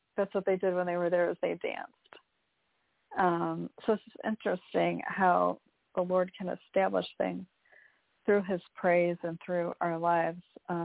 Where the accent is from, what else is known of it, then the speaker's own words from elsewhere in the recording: Michigan, United States; because I grew up in Michigan. And we didn't really have a lot of that, not mountains and stuff.